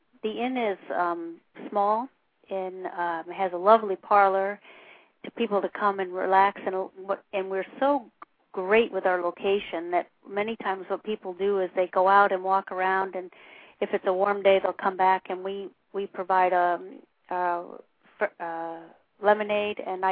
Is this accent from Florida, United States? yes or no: yes; Florida, United States; You know, we're from the South Florida, and so to here it seems so much cooler.